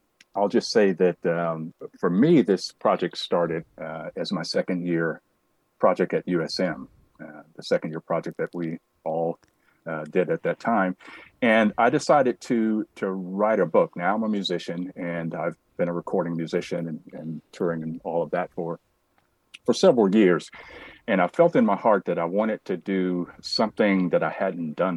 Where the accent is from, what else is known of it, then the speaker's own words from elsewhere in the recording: Alabama, United States; I grew up here in Alabama in the Deep South during the period of, you know, a lot of racial strife and unrest, the civil rights movement, and all of that. Went to segregated schools, all of that.